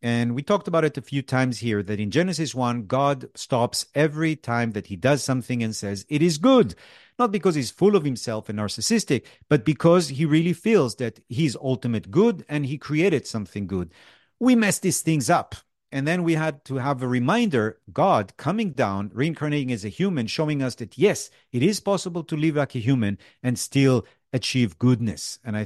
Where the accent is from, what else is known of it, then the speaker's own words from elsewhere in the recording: Israel; Besides growing up in Israel, you know, but still.